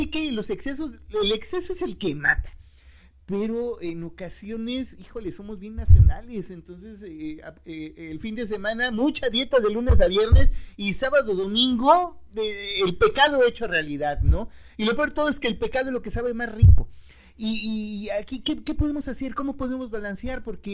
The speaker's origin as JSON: {"language": "Spanish", "country": "Mexico", "said": "somos mexicanos y nuestra comida tiene una diversidad de cosas muy sabrosas, pero que poco alimentan."}